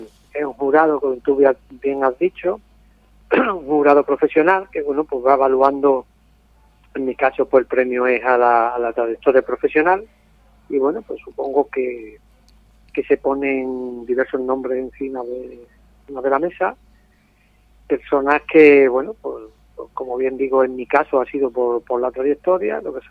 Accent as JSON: {"language": "Spanish", "town": "Fregenal de la Sierra", "region": "Extremadura", "country": "Spain", "tie": "born or raised there", "lives_now": "Monesterio, Spain", "said": "porque ya llevo 8 años aquí en Monesterio, pues tengo 52 años, soy de Fregenal, criado en Fregenal, aunque en Fregenal pues nunca trabajé."}